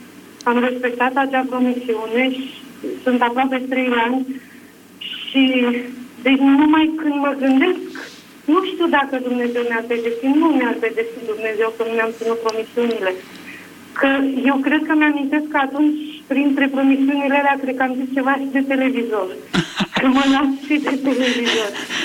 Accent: Craiova, Dolj, Romania; Sunt din Craiova, astăzi toată Craiova vrea să vă spun.

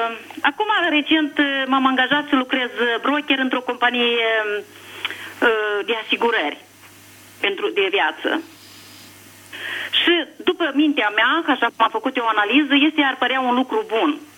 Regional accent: Moldova; Sunt din Republica Moldova.

